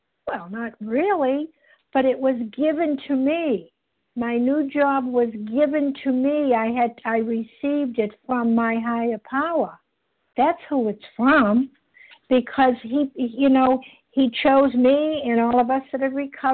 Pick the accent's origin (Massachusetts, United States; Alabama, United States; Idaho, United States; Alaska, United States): Massachusetts, United States; Boston; from Boston, and I'm a grateful, recovered, compulsive overeater.